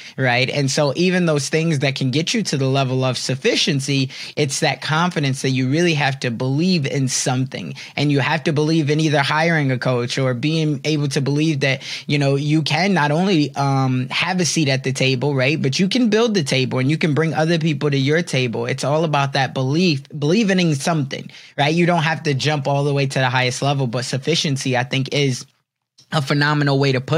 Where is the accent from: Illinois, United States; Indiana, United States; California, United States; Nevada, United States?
Illinois, United States; Chicago; So I'm from Chicago, so I'm a Bulls fan